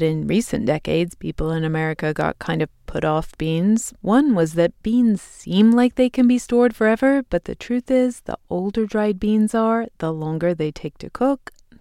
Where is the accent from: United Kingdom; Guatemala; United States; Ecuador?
United Kingdom; England; This is not something I grew up eating in England.